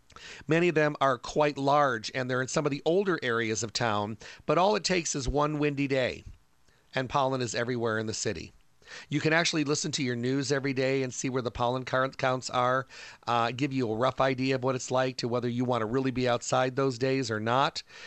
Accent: Midwest, United States; Now, I grew up in the Midwest. In the Midwest, I was allergic to birch trees, maple trees, ragweed, goldenrod, those kind of things.

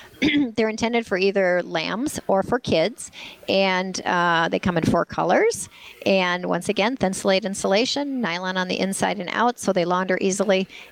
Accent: Lakeville, United States; We come from Lakeville, and I just called home

